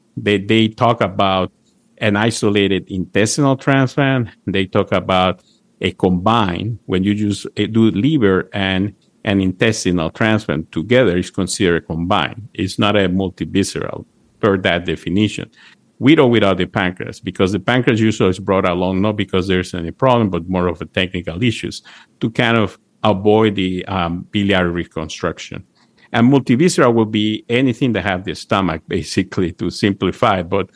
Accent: Panama; moved away as an adult; now in United States; I came to the States. I'm originally from Panama. I came to the States to look for specialized in GI and nutrition.

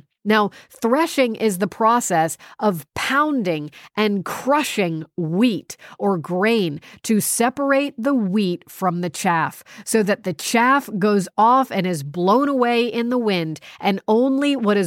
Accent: United States; So I am an American. My citizenship in this earth is the United States of America.

